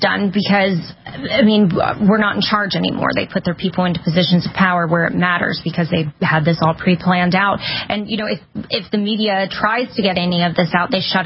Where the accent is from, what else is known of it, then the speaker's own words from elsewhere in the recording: Delaware, United States; now in Florida, United States; Delaware. I'm from Delaware.